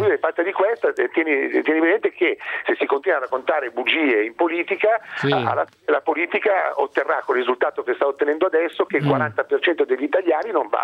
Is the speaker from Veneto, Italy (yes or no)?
no; Milan, Lombardy, Italy; accent: Milanese; essendo milanese come Confalonieri, ho quell'accento un pochettino da Sciurbrambilla